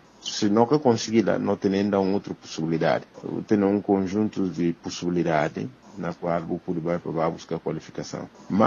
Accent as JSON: {"language": "Portuguese", "country": "Guinea-Bissau", "said": "enquanto guineense"}